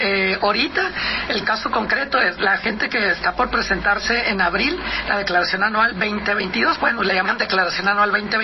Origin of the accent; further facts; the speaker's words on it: Mexico; Como mexicanos nos ayudaron un poquito